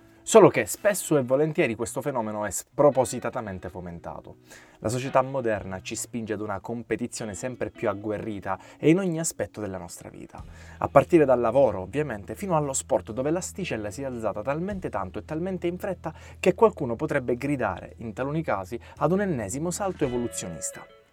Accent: Sicily, Italy; accent: Sicilian; sentendo il mio accento siculo, che da noi questa guerra alla competizione non esiste

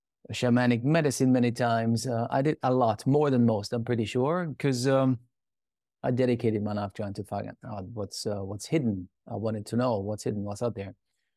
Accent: Iran; moved away; I grew up in Iran, an embattled country, if you wish. My dad's Persian, my mom's Austrian. And in 1979, we had to flee the country because there was a revolution.

